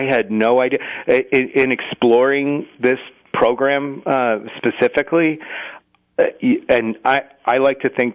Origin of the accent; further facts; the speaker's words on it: Cleveland, Ohio, United States; I'm from Cleveland, Ohio originally